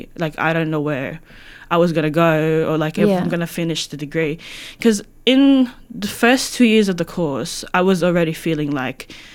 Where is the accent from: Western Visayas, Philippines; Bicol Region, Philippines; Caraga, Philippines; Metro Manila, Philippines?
Metro Manila, Philippines; Tondo; because like back in the Philippines, like we're from Tondo